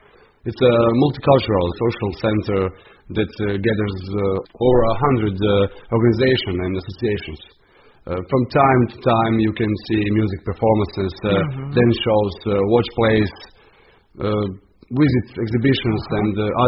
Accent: Pula, Istria County, Croatia; Yes, I was born in Pula, did all of my schooling here, and I also work here.

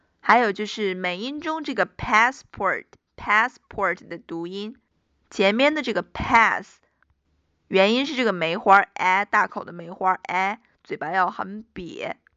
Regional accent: China; 作为中国人，我们光有护照啊，还是不够用的哈

